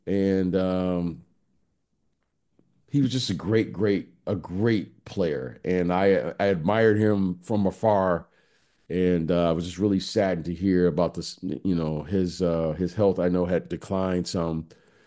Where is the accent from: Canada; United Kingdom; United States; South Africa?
United States; Detroit, Michigan; As a young kid, you know, I grew up in Detroit.